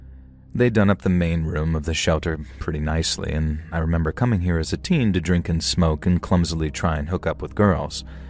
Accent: South West England, United Kingdom; I'm from Cornwall, in the very southwest of England

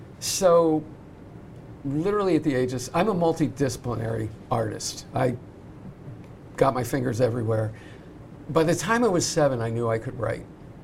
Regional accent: Ohio, United States; I was born and raised in Southern Ohio.

